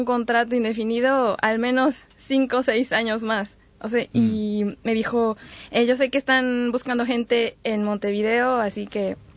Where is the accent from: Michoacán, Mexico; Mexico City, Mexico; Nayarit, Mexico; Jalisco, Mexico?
Mexico City, Mexico; moved away as an adult; now in France; Yo me fui de México... Hace 7 años me mudé a Francia, en donde hice una maestría en periodismo